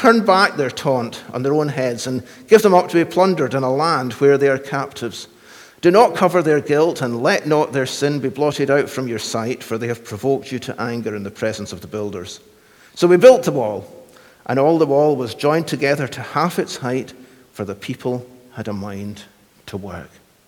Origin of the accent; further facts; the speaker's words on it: Kilmarnock, Scotland, United Kingdom; back in the 1980s when I were but a child. And, you know, there'd be gospel campaigns, and I grew up in Kilmarnock in Ayrshire.